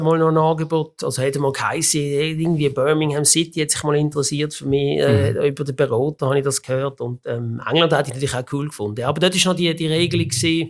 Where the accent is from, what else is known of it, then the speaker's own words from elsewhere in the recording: Switzerland; also wenn du so zusammen so als Schweizer kommst